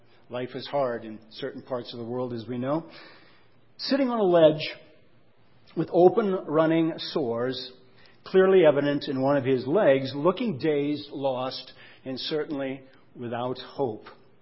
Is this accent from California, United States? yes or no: no; Litchfield, Minnesota, United States; also born or lived in Texas; I was from Litchfield, Minnesota, a town of 6,000 people, half the size of Steamboat. Didn't get out much until I moved away to Ambassador College in Texas.